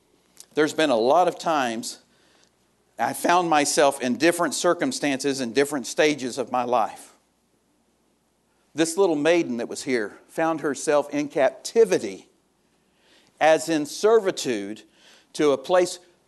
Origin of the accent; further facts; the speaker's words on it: Texas, United States; But I was born and raised in North Texas.